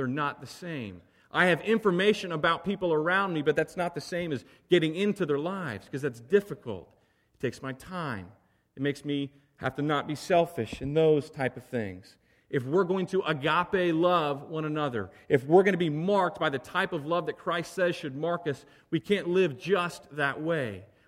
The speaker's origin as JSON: {"language": "English", "region": "Bible Belt", "country": "United States", "tie": "born or raised there", "said": "I grew up in the Bible Belt. We live in the Bible Belt of California now."}